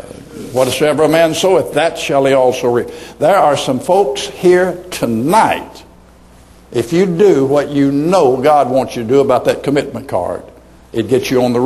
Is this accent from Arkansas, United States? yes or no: yes; Arkansas, United States; born there; Now, I was born in Arkansas. It puts me way down on the academic level.